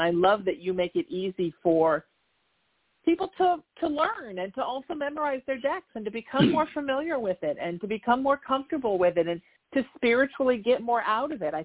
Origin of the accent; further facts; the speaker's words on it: Ireland; I did get very excited as an Irishman when I saw the fairy deck